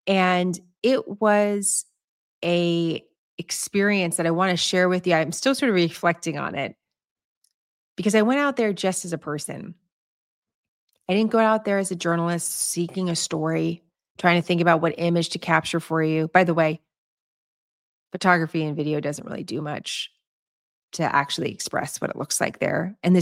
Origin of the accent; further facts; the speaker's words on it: San Francisco, California, United States; When I grew up in San Francisco, I used the term, oh my God, all the time.